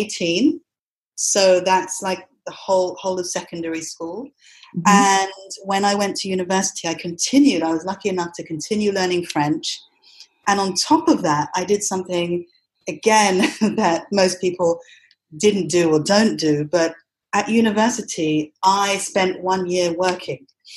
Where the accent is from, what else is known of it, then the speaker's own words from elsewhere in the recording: London, United Kingdom; born there; also born or lived in Trinidad and Tobago; I mean, I was born in London, England, but I did spend a couple of years in the Caribbean.